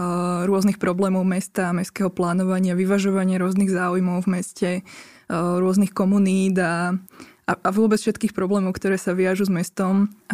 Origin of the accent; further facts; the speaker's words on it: Piešťany, Trnava Region, Slovakia; Určite som doma v Piešťanoch, tam som sa aj vrátila potom, ako som študovala v zahraničí a vlastne odvtedy tam bývam, som tam veľmi spokojná. Ale áno, je pravda, že teraz pracujem vlastne v Trenčine